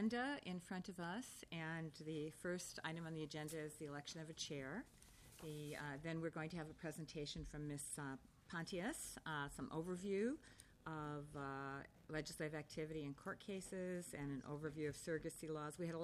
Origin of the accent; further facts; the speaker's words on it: St. Paul, Minnesota, United States; I'm also from St. Paul. You're in my district.